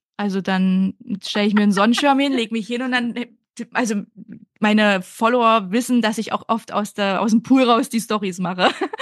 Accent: Baltic coast, Germany; born there; Ich bin ja auch an der Ostsee geboren und ja, bin ja so ein Wassermensch.

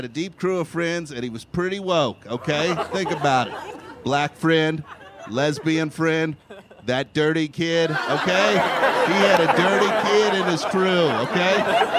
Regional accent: Kentucky, United States; now in Los Angeles, United States; When you show up, I show up at places out here in L.A., I'm like, "Hey, I'm from Kentucky."

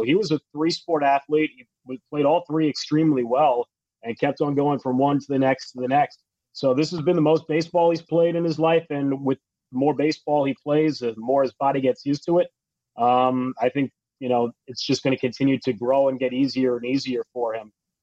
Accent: New Jersey, United States; coming out of high school in my home state of New Jersey

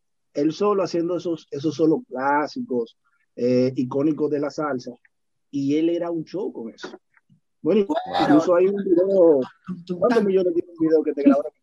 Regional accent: Dominican Republic; a la manera de como nosotros lo sentíamos como dominicanos.

